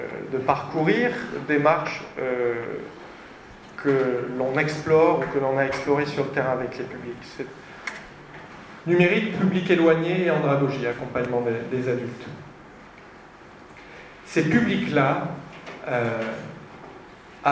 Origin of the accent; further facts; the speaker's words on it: France; parce que chez nous en France, je ne sais pas en Belgique ici